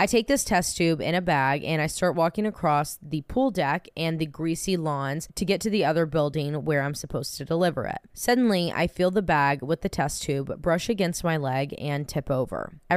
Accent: United States; now in Paris, France; I'm an American living in Paris with my French husband.

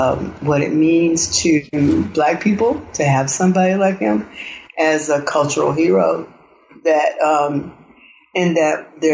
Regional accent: Arkansas, United States; I grew up in the Delta, which is a beautiful, probably one of the most beautiful, one of the most fertile places on the planet and one of the most violent.

